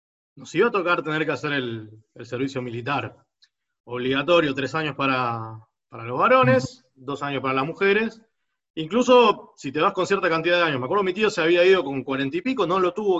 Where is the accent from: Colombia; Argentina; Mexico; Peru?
Argentina; a los que somos de esa generación, nos iba a tocar hacer el servicio militar, como argentinos